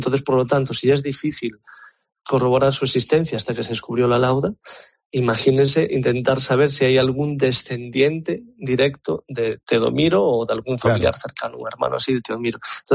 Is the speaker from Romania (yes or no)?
no; Galicia, Spain; como gallego y también como español, el Camino de Santiago es algo muy importante de nuestra identidad